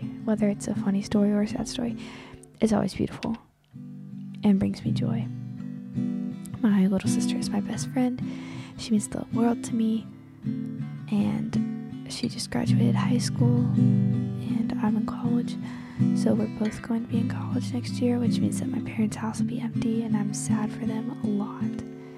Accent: Cincinnati, Ohio, United States; I'm from Cincinnati, Ohio.

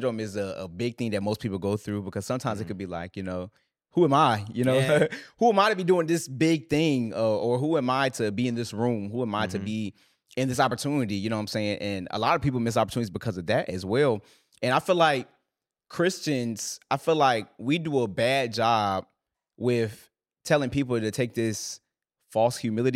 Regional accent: Virginia, United States; from Virginia.

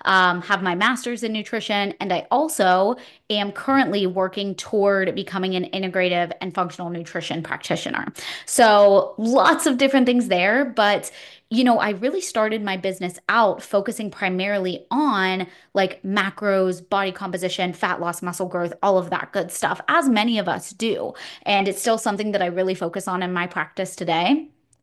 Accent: Pittsburgh, Pennsylvania, United States; I'm from Pittsburgh, PA.

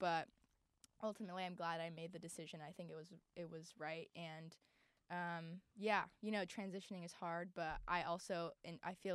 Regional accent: Los Angeles, California, United States; I am an LA native. I'm from Los Angeles, so that has been my team growing up.

